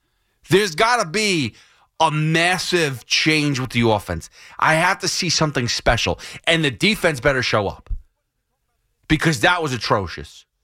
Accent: Yonkers, New York, United States; That's my hometown, by the way. The YO represent 914.

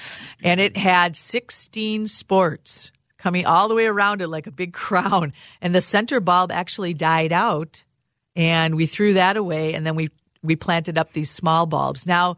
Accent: Rochester, Minnesota, United States; born there; I'm a Minnesotan. I was born in Rochester.

